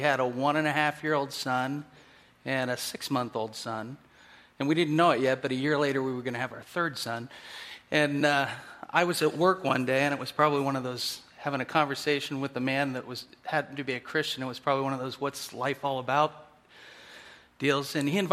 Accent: Ohio, United States; although growing up in Ohio, I had gone to church every Sunday

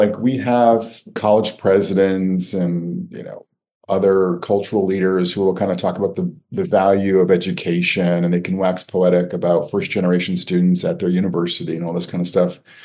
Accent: Connecticut, United States; I think 4 out of 5 of my close friends growing up in Connecticut either had parents who had divorced before I met them

